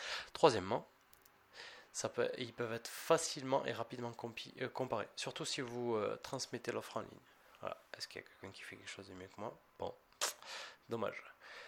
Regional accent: France; mais nous, on s'en fout de Thanksgiving, on est français.

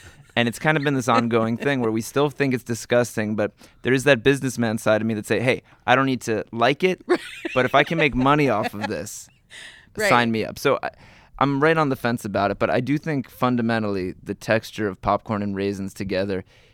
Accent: New Jersey, United States; That was also tough, you know, growing up in New Jersey where...

